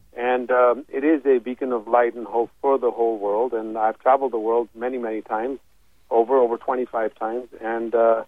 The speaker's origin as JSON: {"language": "English", "town": "Abbottabad", "region": "Khyber Pakhtunkhwa", "country": "Pakistan", "said": "So I'm a Muslim from Abbottabad, Pakistan. I actually went to school in Abbottabad, Pakistan, kindergarten and first grade."}